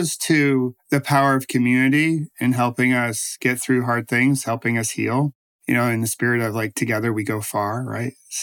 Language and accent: English; East Coast, United States; So where I grew up in the East Coast, I knew nothing of Tillamook.